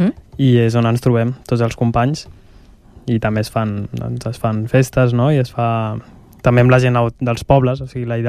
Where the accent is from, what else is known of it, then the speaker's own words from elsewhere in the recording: Sant Cugat del Vallès, Catalonia, Spain; sobretot de Sant Cugat, al final som d'aquí de tota la vida